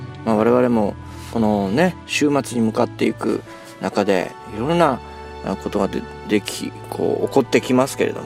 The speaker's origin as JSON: {"language": "Japanese", "region": "Fukushima", "country": "Japan", "said": "私も福島の出身でございますけれども"}